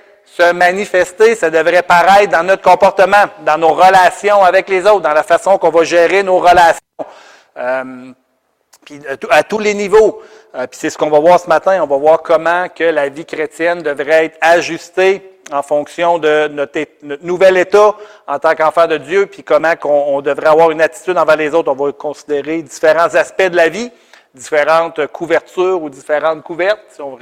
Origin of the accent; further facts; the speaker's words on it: Sainte-Foy, Quebec, Canada; Chez nous, à Sainte-Foy, il y a beaucoup d'immigrants